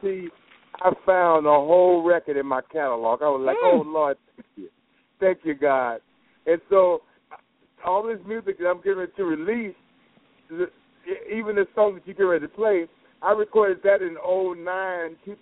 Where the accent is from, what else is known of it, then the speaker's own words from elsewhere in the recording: Dallas, Texas, United States; Well, I'm from Dallas, born and raised, and my entire family is there in Dallas.